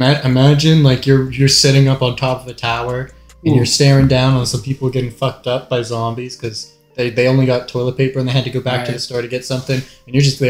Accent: Canada; Now that I'm used to it, I'm Canadian.

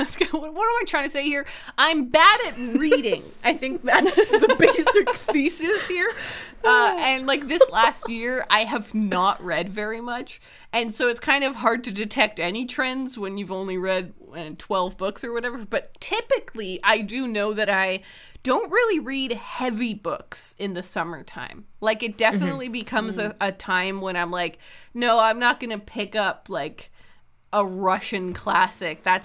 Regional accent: Canada; being Canadian just sort of means that you know what Anne of Green Gables is about, because there's like an animated show that was like on TV when we were kids

